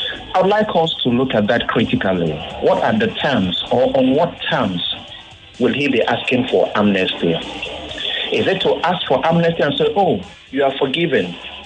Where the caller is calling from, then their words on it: Ikeja, Lagos, Nigeria; I'm calling from Ikeja.